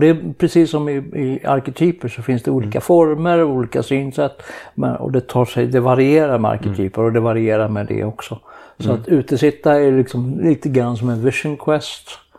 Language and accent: Swedish; Sweden; Så alltså, men då som svensk då